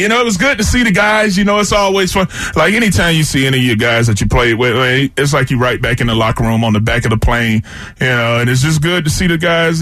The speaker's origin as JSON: {"language": "English", "town": "DeLand", "region": "Florida", "country": "United States", "tie": "born there", "said": "Yes. You know, I was born in DeLand, 11/20, 1974."}